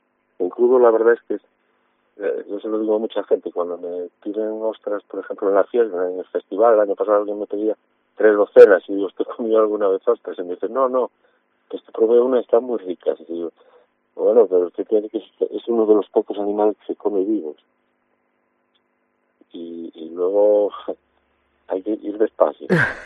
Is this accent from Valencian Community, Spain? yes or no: no; Galicia, Spain; now in Castropol, Spain; vengo de las Rías Bajas, vengo de Galicia